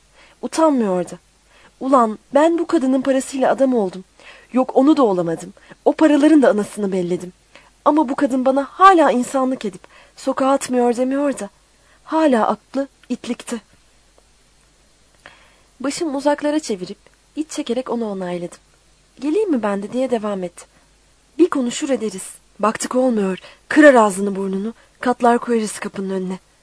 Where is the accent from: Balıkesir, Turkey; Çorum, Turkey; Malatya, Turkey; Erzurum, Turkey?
Balıkesir, Turkey; Bandırma; moved away as an adult; Anne tarafım Bursa. Mudanya'dan gerçi. 93 muhacirlerindenmiş. Ama Bandırma'da doğdum. Burada büyüdüm. Okumaya çıkana kadar.